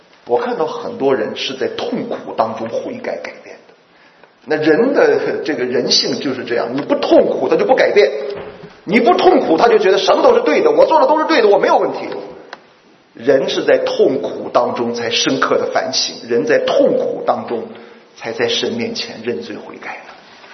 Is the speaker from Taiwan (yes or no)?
no; China; 我们中国人都是用吃饭来表达我们所有的庆祝、所有的喜乐的啊